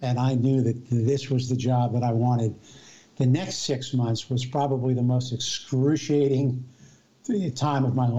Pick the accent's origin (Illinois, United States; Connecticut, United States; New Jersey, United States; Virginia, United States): New Jersey, United States; And I think, my family was probably in visiting from New Jersey. I grew up in New Jersey.